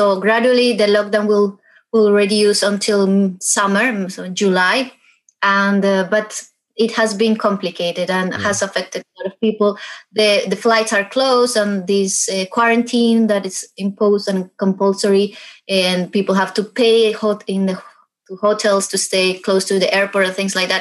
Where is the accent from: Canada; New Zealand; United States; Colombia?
Colombia; moved away as an adult; I was born in Colombia, born and raised. And since I was 21, I started my nomadic life. So I have moved a lot. I have lived in different countries, always come back to Colombia and then go again